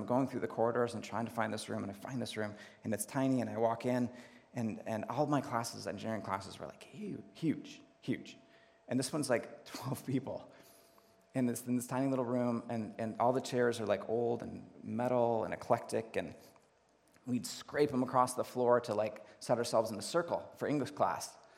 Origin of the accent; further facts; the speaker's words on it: Grand Rapids, Michigan, United States; I grew up in the Grand Rapids area, and so coming to Ann Arbor was a bit of a culture shock. So Grand Rapids, west side of the state, it's pretty conservative, pretty homogenous, not a lot of diversity